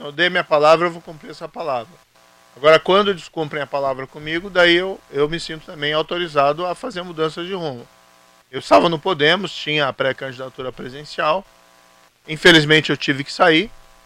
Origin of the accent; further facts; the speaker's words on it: Maringá, Paraná, Brazil; also born or lived in Cascavel; now in Curitiba, Brazil; E aqui foi onde eu nasci, eu sou de Maringá, cresci em Maringá, meus pais são de Ponta Grossa, vivi no oeste do Paraná, em Cascavel, e aqui em Curitiba, que eu resido até hoje